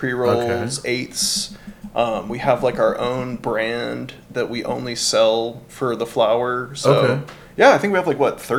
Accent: Austin, Texas, United States; We love our community. I grew up in Austin.

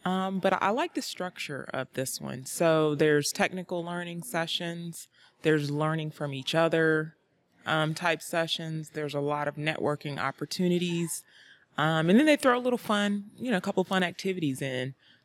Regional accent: North Carolina, United States; Okay, well, I come originally from North Carolina.

